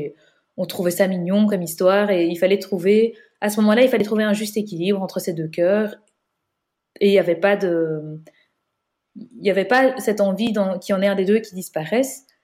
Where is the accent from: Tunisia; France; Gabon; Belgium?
Belgium; on est belge